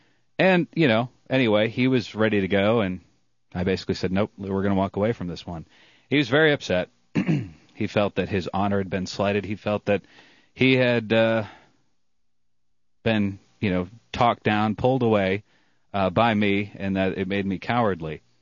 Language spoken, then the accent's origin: English; Ireland; hey, I'm Irish, you know, I like to throw down.